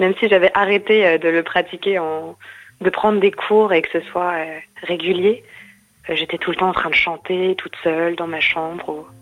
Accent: Reims, Grand Est, France; mais on vient tous les trois de Reims, enfin, ou dans les alentours de Reims.

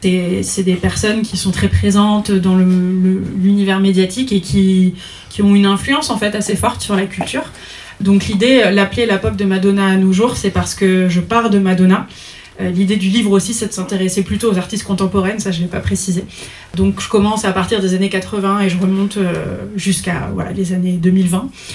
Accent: Grand Est, France; J'ai 32 ans, j'ai grandi en Lorraine, donc pas très loin d'ici, mais c'est ma première fois à Reims

